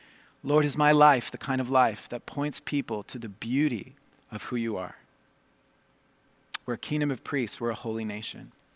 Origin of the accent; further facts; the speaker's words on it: Colombia; my years growing up in Colombia around the poor